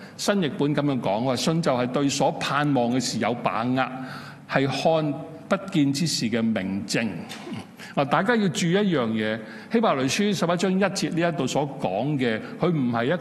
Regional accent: China; 很多时候我们中国人，我不知道为什么

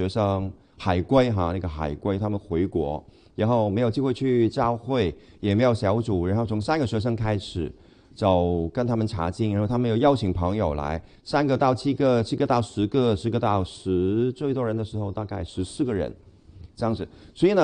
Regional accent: Hong Kong; Chinese is a second language; 你发现我的国语就是不太哈，就是有一点口音，其实我是香港人

